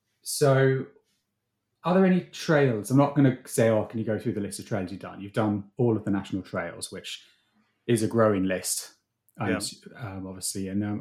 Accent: Chichester, South East England, United Kingdom; also born or lived in London; I spent a lot of my early childhood growing up in Chichester. So we lived in South London in Surrey, but we had grandparents and a caravan in Witterings.

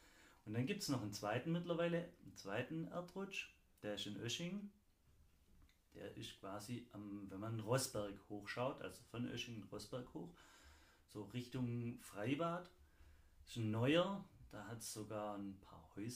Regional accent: Mössingen, Baden-Württemberg, Germany; ich wohne ja noch näher an der Schwäbischen Alb als ihr zwei. Ich bin aus Mössing und bei uns geht es direkt einen Berg hoch auf den Fahrenberg.

